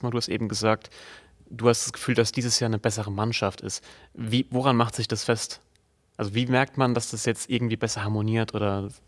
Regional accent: Rhineland-Palatinate, Germany; ich bin in der Südpfalz aufgewachsen

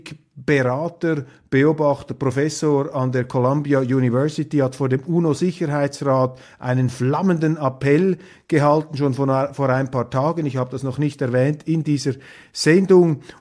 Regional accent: Switzerland; Da würde ich als Schweizer Einspruch erheben und sagen, die Schweiz gehört auch zu Europa.

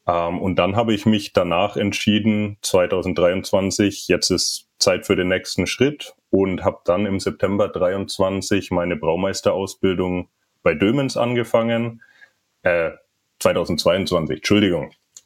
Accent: Bamberg, Bavaria, Germany; also born or lived in Memmelsdorf; Ich bin tatsächlich in Bamberg groß geworden. Also geboren bin ich in Memmelsdorf, aber aufgewachsen dann in Bamberg in der Jugend

